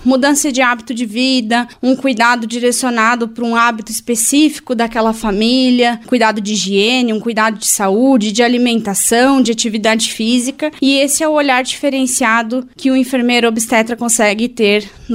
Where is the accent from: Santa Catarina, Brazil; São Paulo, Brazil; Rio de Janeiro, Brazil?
Santa Catarina, Brazil; Campos Novos; Eu sou campanovense, nasci aqui em Campos Novos, passei alguns anos fora estudando e acabei retornando, constituí família aqui.